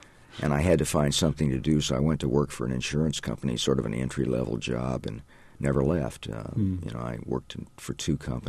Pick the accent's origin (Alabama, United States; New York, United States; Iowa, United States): Iowa, United States; Ames; born or raised there